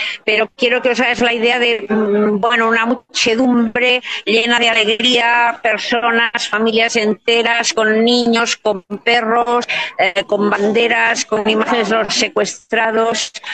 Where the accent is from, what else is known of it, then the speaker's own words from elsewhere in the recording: Catalonia, Spain; especialmente a los catalanes de mi tierra